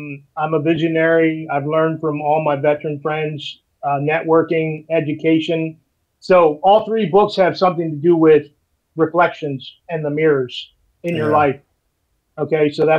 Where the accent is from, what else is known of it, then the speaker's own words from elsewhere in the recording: Carlisle, Pennsylvania, United States; born there; I was born in Carlisle, Pennsylvania, joined the Army in 1988.